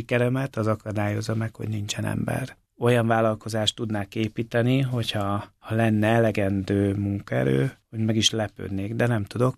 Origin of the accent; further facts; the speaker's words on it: Hungary; Hát én azért magyar vagyok, tehát én szeretnék itthon boldogulni, szeretem a hazámat.